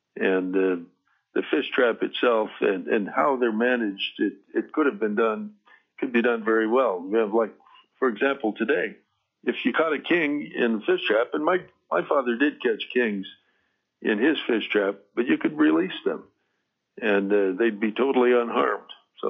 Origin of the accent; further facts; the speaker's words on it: Ninilchik, Alaska, United States; I was raised in Nanilchik and have participated in the set net fishery since statehood.